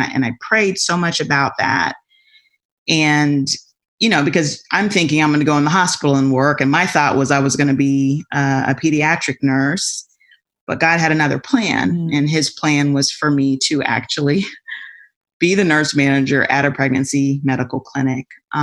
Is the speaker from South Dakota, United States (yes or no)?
no; Florida, United States; now in Apopka, United States; Central Florida. We live in a city called Apopka, actually, which is about 15 minutes north of Orlando. I'm originally from Florida.